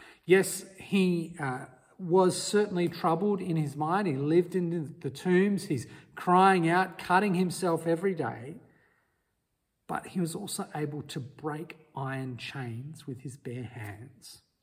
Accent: Papua New Guinea; Well, I grew up in Papua New Guinea

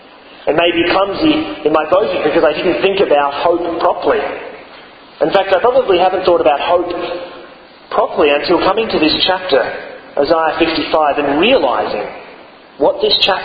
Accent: United States; As an American, in the last election, for better or for worse, I voted for Barack Obama.

